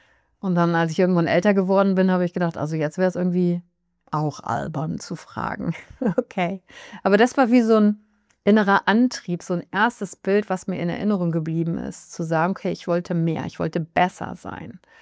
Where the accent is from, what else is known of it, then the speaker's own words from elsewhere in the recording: Wülfrath, North Rhine-Westphalia, Germany; Ich bin in Wülfrath groß geworden, das ist in der Nähe von Wuppertal, und als Einzelkind.